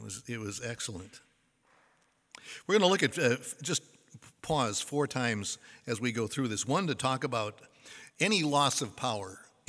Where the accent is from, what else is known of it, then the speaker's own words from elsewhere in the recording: Minnesota, United States; Now, we came from Minnesota. We'd have from some pretty significant storms.